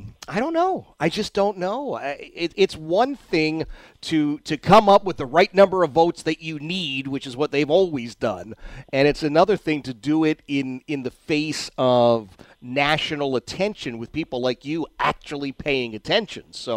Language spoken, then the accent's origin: English; Philadelphia, Pennsylvania, United States; moved away; I grew up in Philadelphia. I saw a lot of people from the time I was a little kid till I left Philadelphia involved in less than honest elections.